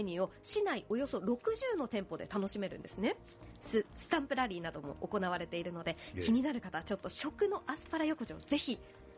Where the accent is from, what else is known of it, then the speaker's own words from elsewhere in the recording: Shibata, Niigata, Japan; ぜひ私のふるさとの新潟県新発田市にも訪れてみてほしいんですね